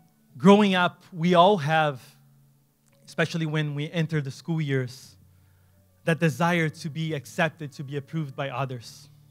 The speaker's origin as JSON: {"language": "English", "country": "Brazil", "tie": "born or raised there", "second_language": "English", "said": "got my first pair of Nikes, they had like they were white, black and red, the colors of my soccer team growing up in Brazil."}